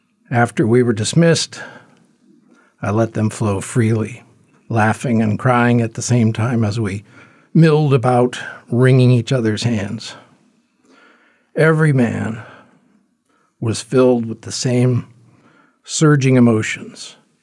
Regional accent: United States; but just as an American, it's, you know, service to our country has always meant a lot to me

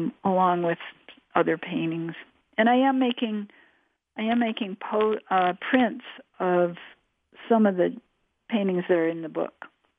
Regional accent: Ithaca, New York, United States; And I grew up right near Cornell University because my father was a professor there.

